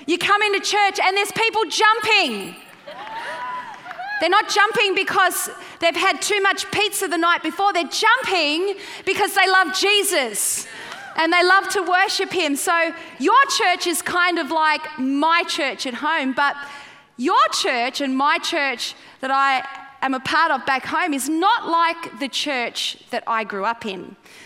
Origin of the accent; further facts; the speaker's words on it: Sydney, New South Wales, Australia; accent: Australian; Anyway, I'm here. I'm from Sydney, Australia, and it's just a great, great privilege for me to be here today.